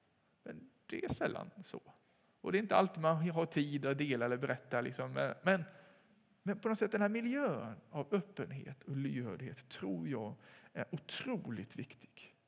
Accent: Sweden; Vi är från Sverige här, vi kommer nog inte tillbaka.

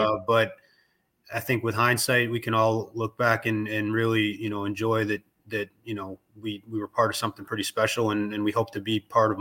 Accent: New York, United States; We're both, from the East Coast. My wife's from New Jersey. I'm from New York.

